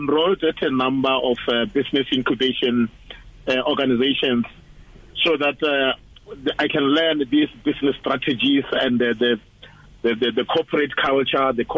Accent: Limpopo, South Africa; I was born and bred in Limpopo province. I come from an area called Madeira, Asikororo. So that's where I did all my schoolings.

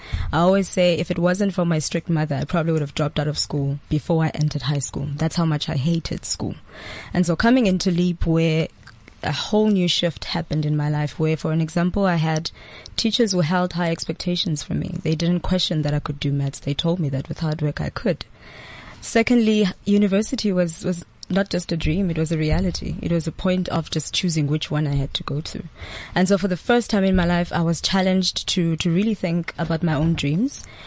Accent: Cape Town, Western Cape, South Africa; I am from Cape Town, from the community of Kwalanga.

